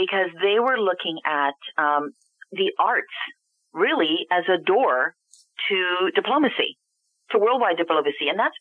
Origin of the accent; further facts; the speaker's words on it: Canada; I'm always surprised when I tell people I'm Canadian